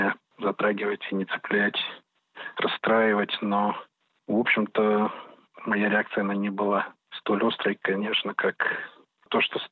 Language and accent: Russian; Ukraine; И я, как действительно украинский еврей, я хочу сегодня стоять рядом с украинцами в это непростое время.